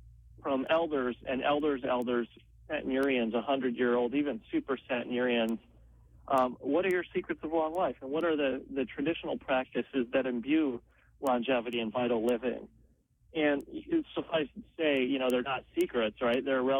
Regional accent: Appalachia, United States; I'm an Appalachian root doctor who went to medical school. What that means really is that I grew up traditionally on a self-sustaining farm in rural Appalachia and learning traditional Appalachian root doctoring.

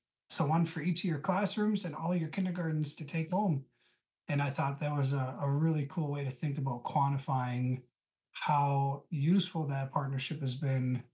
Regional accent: Cass Lake, Minnesota, United States; I grew up in Cass Lake, whole life, born and raised.

